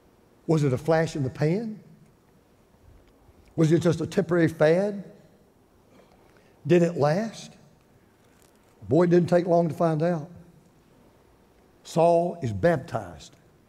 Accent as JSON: {"language": "English", "country": "United States", "said": "And I'm thankful I'm an American. And I'm thankful that I was born in this country. I'm thankful I live here."}